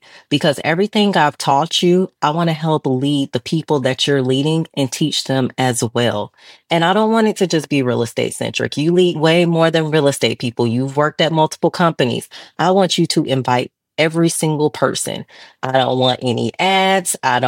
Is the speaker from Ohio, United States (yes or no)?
no; Atlanta, Georgia, United States; And that's how I grew up in Southwest Atlanta. But I'm in Atlanta now, which is the middle of the city.